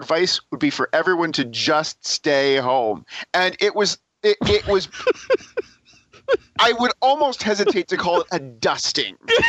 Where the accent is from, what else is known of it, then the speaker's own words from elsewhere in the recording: Northeast, United States; It was kind of surreal to me because I grew up here in the Northeast.